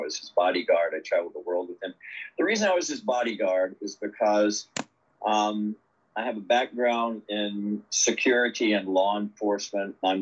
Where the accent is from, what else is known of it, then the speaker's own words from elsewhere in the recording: Atlanta, Georgia, United States; in the 60s, and I grew up in Atlanta in the South